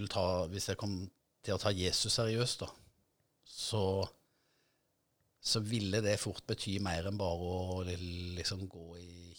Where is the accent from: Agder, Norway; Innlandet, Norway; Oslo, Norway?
Agder, Norway; Vegårshei; also born or lived in Arendal; Opprinnelig da, så kommer jeg jo fra Vegårshei.